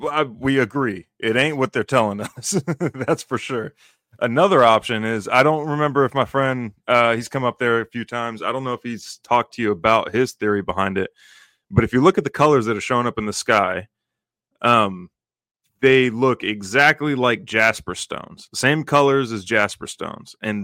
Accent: Kansas, United States; And I grew up in Kansas where they like set records on whitetail.

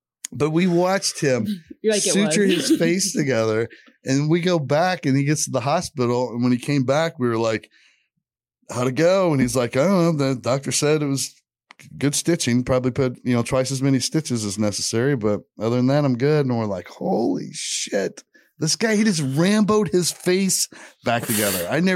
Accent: Indiana, United States; at least I'm from Indiana where we had snow, but I was living in Texas at the time.

